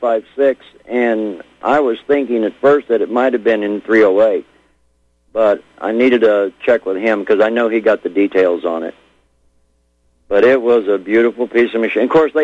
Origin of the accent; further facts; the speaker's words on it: Monahans, Texas, United States; Teresa was raised in Odessa and I was raised in Monahans, not too far from there.